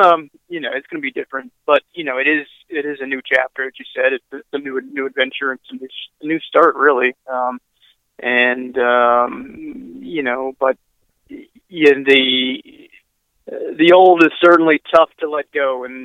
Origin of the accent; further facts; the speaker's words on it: Lakeland, Florida, United States; born and raised in Lakeland, come from Lakeland grandparents.